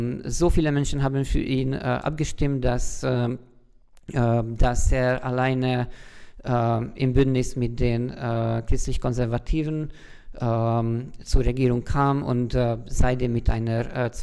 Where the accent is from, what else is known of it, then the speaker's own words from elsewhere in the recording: Hungary; ich komme aus Ungarn